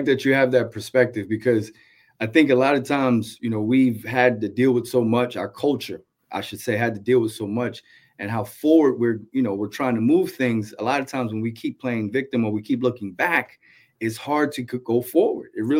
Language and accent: English; New Jersey, United States; Like, I'm from New Jersey. So any inner city in New Jersey, all black schools, the basketball coach is white though.